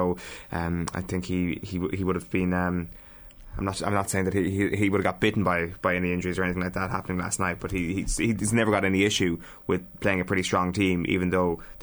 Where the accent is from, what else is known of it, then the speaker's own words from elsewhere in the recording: Munster, Ireland; I mean, like that is I'm from Kerry. I can say it.